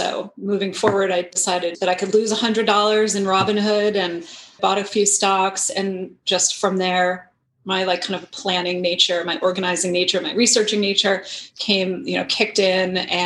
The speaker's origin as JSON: {"language": "English", "region": "Ohio", "country": "United States", "tie": "born there", "also_born_or_lived": "New York", "said": "I was born in Ohio. I'm technically a Midwestern girl and moved progressively east because of my dad's work and went to school in New York"}